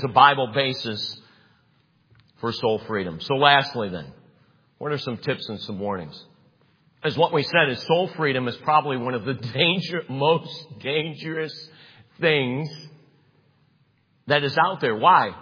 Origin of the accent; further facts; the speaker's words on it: Cleveland, Ohio, United States; I grew up in Cleveland. Like, you know what you did when you heard bullets? You ducked.